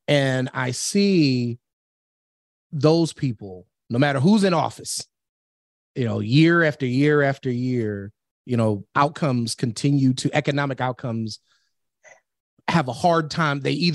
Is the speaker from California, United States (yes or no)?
no; Cleveland, Ohio, United States; I'm from Cleveland, so we are fellow nice. Midwesterners.